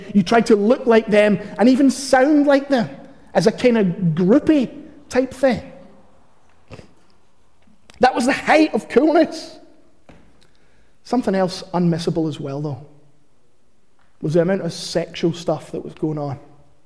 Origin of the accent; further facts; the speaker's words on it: Glasgow, Scotland, United Kingdom; I'm of God. Not that I'm Glaswegian, Scottish, or a pastor.